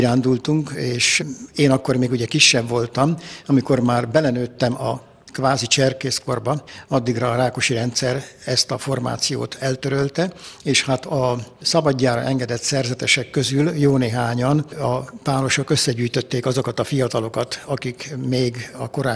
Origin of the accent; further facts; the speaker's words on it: Pécs, Baranya, Hungary; Pécsett születtem egy igazán katolikus, gyakorló keresztény családban, így Pécs városának szinte majdnem minden templomát már gyerekkoromban végigjártam.